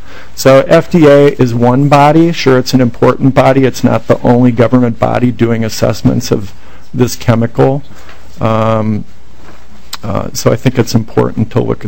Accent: Roseville, Minnesota, United States; So, growing up in Roseville, went to medical school at the University of Minnesota, got a public affairs degree from Princeton University

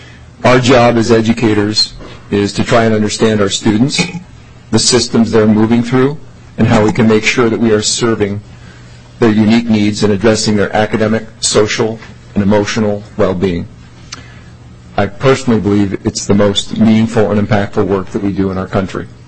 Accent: Minnesota, United States; also born or lived in South Dakota / Alaska; Like some of you, I was born in Greater Minnesota, Bemidji, actually. Both my parents were educators, and my early school years were spent in rural parts of the country, both in South Dakota and Alaska.

